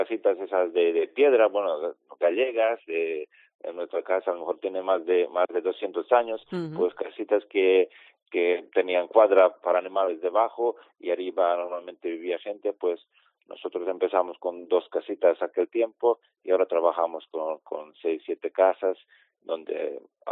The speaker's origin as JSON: {"language": "Spanish", "country": "Serbia", "second_language": "Spanish"}